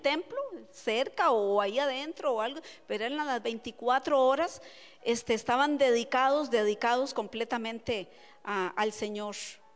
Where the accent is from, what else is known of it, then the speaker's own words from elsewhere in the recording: Costa Rica; Eso me hace recordarme de una iglesia que hay en mi país. Se llama La Rosa Sarón. Está ubicada ahí cerca del mercado Borbón en Costa Rica.